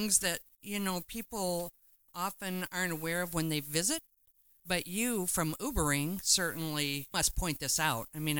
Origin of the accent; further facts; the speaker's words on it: Michigan, United States; Well, you're German and I'm from Michigan.